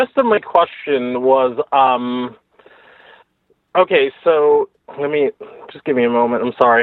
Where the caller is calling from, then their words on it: Lawrence, Massachusetts, United States; I'm calling from Lawrence, Mass.